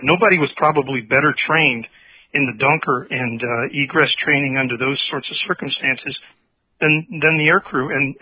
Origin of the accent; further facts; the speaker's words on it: San Antonio, Texas, United States; born there; also born or lived in various places; So I was born in San Antonio, but lived all over.